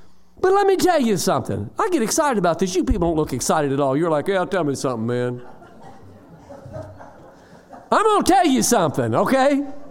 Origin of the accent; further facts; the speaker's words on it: Indiana, United States; accent: Hoosier; I try to get my Hoosier accent on when I come back up here to you guys.